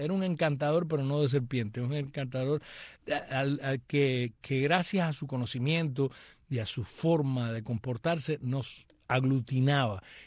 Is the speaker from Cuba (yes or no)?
yes; Cuba; soy una cubana para el bien y no para el mal, y fervorosísimamente contrarrevolucionaria.